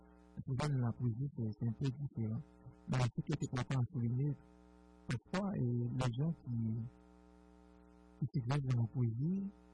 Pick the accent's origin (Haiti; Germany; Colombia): Haiti; Par exemple, moi je viens d'Haïti.